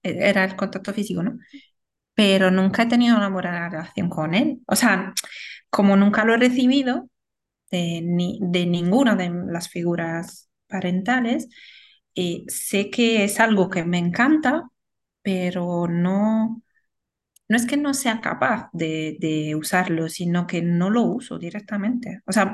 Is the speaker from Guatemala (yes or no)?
no; Italy; Spanish is a second language; No, soy italiana.